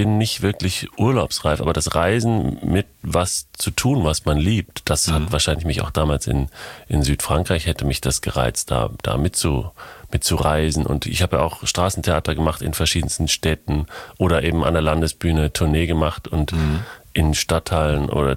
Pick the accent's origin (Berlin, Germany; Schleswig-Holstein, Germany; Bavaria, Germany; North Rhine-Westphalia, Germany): North Rhine-Westphalia, Germany; Dülmen; Aber ich bin ja in Dülmen aufgewachsen